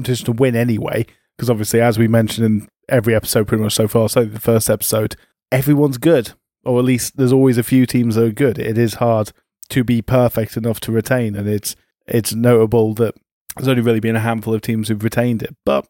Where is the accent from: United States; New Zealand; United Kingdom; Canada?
United Kingdom; England; I know, being English, it's obvious that I love drop goals.